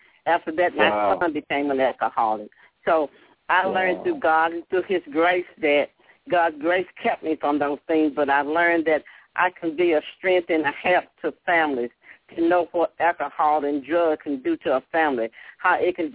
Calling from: Melbourne, Arkansas, United States; I'm calling from Melbourne, Arkansas.

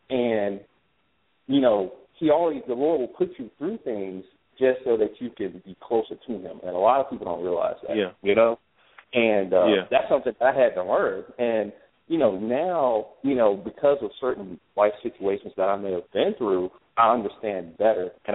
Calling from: Spartanburg, South Carolina, United States; Oh, I'm calling from South Carolina, Spartanburg.

